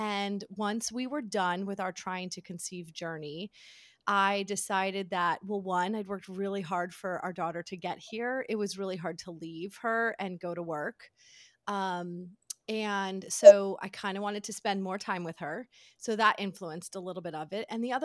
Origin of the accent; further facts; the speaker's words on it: Connecticut, United States; Well, so it's funny because I grew up in Connecticut. And so everybody in my town actually then moves to New York City and works in New York City.